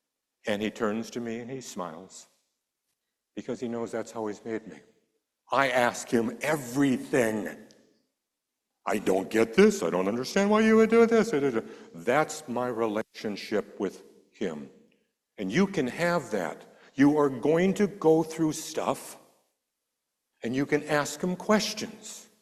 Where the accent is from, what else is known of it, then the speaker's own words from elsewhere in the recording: Erie, Pennsylvania, United States; also born or lived in Ottawa, Canada / Toronto, Canada / New Hampshire, United States / Memphis, United States; But in our lives, my life from birth, we moved from Ottawa, Ontario to Toronto, Ontario to New Hampshire to Memphis, Tennessee, and then I was three. Moved from Memphis to Erie, Pennsylvania, where I finally got a respite and could stay there for a while.